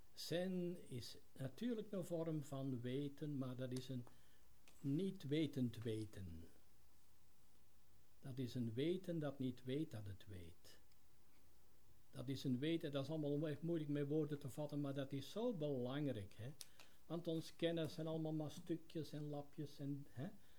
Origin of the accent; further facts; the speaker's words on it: Belgium; ik ben Belg, ik ben geboren daar